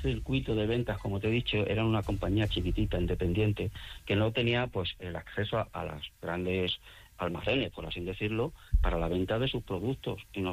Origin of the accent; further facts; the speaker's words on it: Community of Madrid, Spain; No, nosotros somos madrileños, de Peñaperro para arriba también hay arte, ¿no?